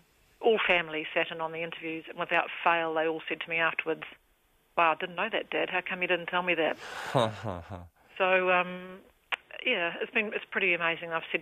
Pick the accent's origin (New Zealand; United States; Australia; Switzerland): New Zealand; if you walk in there as a Kiwi